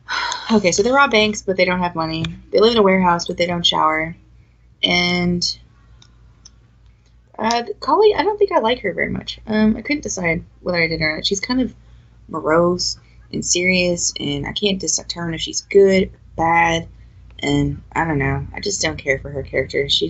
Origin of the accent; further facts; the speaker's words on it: Indiana, United States; Because I'm from Indiana.